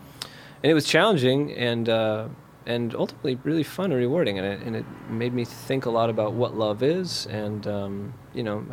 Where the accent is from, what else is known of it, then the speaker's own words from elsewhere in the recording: Minneapolis, Minnesota, United States; they have one in my hometown back in Minneapolis